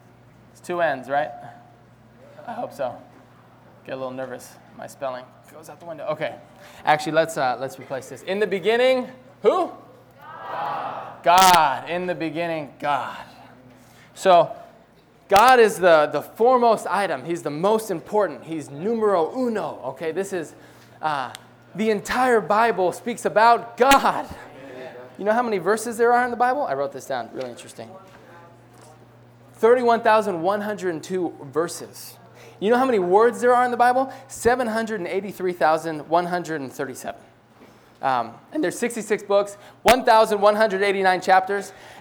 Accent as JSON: {"language": "English", "town": "Cambridge", "region": "Massachusetts", "country": "United States", "said": "I'm from Cambridge, Massachusetts. It's a Cambridge in Massachusetts, not in the UK, right next to Boston."}